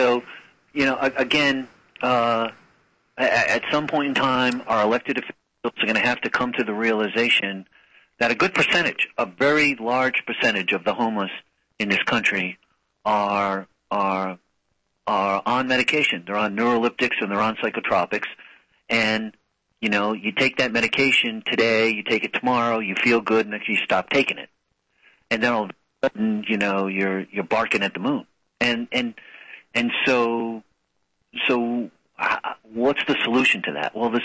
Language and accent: English; New England, United States; Well, I'm from New England, so, I'm from New England